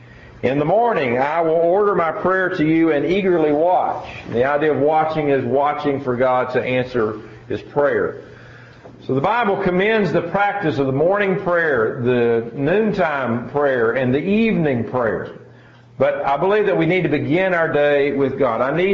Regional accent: Tennessee, United States; I'm originally from Tennessee, and happy to say this is my first time to be in Nebraska

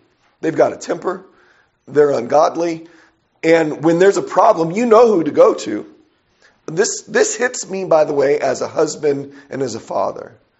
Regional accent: San Diego, California, United States; I grew up in San Diego, California. Everywhere around there were people that were homeless, all over the place.

